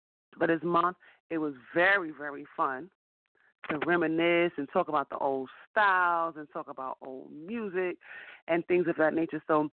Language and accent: English; New York City, New York, United States; we're from New York, we're New Yorkers, and, you know, we celebrate Fashion Week hard in September. It's a very, very big thing in New York City in September.